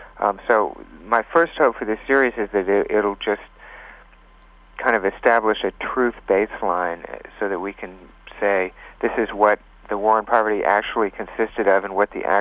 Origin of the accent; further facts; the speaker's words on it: the South, United States; Yes, it is relevant because you know, I grew up in the South